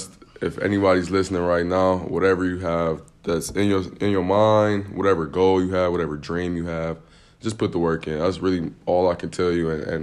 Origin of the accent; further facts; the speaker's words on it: Cleveland, Ohio, United States; I know you're from Columbus. I'm from Cleveland.